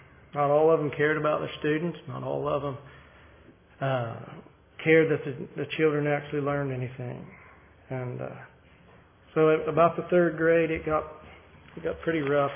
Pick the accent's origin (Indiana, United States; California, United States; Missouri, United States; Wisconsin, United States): Indiana, United States; Bloomington; born there; I was born in October of 1976 in Bloomington, Indiana at the Monroe County Hospital